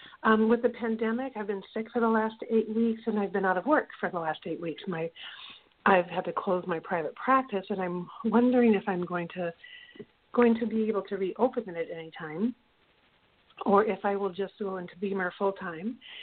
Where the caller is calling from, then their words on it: Massachusetts, United States; from Western Massachusetts